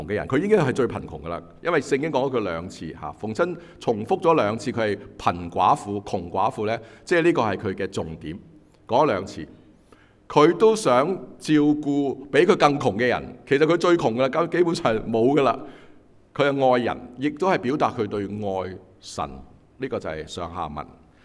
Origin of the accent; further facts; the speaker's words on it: China; 跟我們中國人一樣，就不想被人知道的